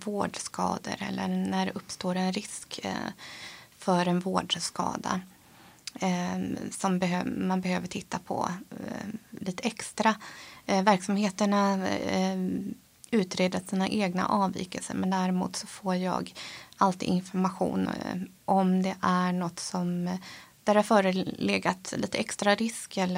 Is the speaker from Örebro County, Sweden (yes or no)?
yes; Örebro, Örebro County, Sweden; born there; jag är ju född i Örebro. Man har en kinesisk bakgrund från början. Min mamma växte upp i Vietnam och min pappa i Malaysia. Men de träffades i Sverige.